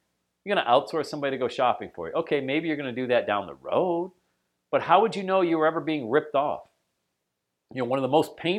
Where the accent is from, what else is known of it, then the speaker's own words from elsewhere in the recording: Bradford, Pennsylvania, United States; also born or lived in Florida; we moved back to my hometown of Bradford where I had been buying apartments. I had some 40 units or so back there. And I hadn't lived in Bradford, PA since I left for college in 1986.